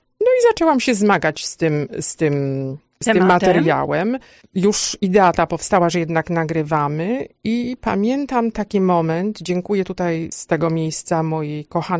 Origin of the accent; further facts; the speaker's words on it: Jaworzno, Lesser Poland, Poland; dlatego że ja jestem ze Śląska. Wychowałam się w Jaworznie, ale bardzo dużo czasu spędziłam w Katowicach, w Bytomiu